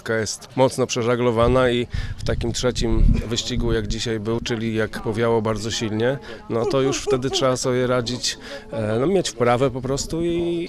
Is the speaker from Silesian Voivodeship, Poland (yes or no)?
no; Koronowo, Kuyavian-Pomeranian Voivodeship, Poland; Tu jesteśmy w domu, u siebie, w Koronowie, w klubie Wind. Ja tutaj się wychowałem od małego